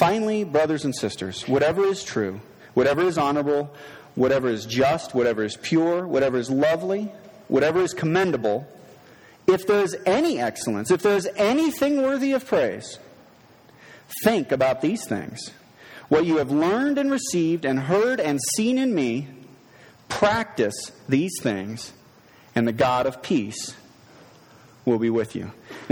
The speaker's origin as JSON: {"language": "English", "town": "Boulder", "region": "Colorado", "country": "United States", "tie": "born or raised there", "said": "I grew up in Colorado. I grew up here in Boulder, actually."}